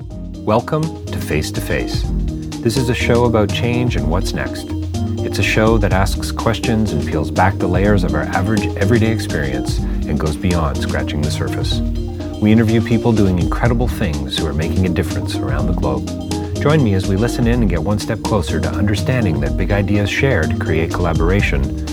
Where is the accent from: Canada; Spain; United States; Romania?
Canada; as a Canadian, just so you know, I'm going to be 50 next week.